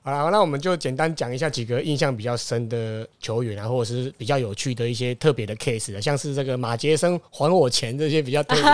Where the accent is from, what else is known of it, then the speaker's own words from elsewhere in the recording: Houlong, Miaoli County, Taiwan; 我是苗栗后龙人。